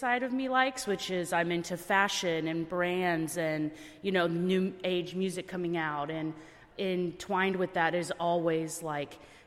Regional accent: Norman, Oklahoma, United States; I am from Norman, Oklahoma, and a citizen of the Caddo Nation.

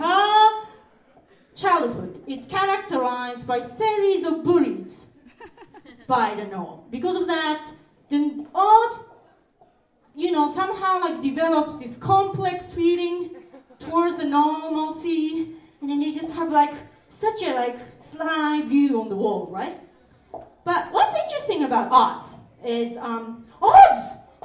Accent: Japan; English is a second language; now in New York City, United States; I come from Japan, so like, I'm used to this punctual, fast train, right?

